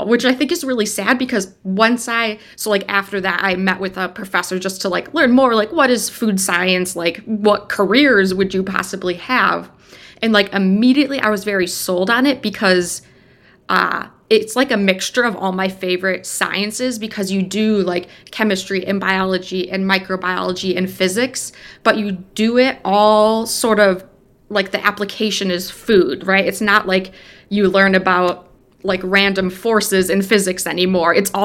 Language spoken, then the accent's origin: English; Wisconsin, United States; I grew up in Wisconsin and ended up going to the University of Wisconsin-Madison because that was like the good school that you should go to.